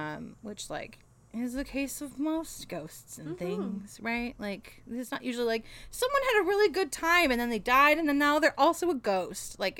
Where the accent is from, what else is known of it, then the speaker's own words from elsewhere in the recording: Australia; No, we're also Australian.